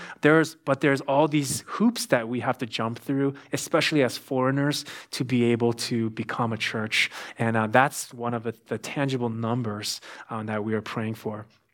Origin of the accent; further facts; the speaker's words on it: California, United States; I grew up in the Bay Area. My parents moved there when I was 5 years old. And so all I know is really from the beginning of my life is California